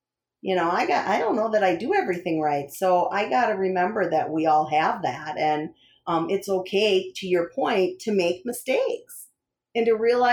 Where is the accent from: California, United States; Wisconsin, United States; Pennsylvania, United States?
Wisconsin, United States; accent: Wisconsin; You can tell I'm from Wisconsin when I say, you know, those kind of things.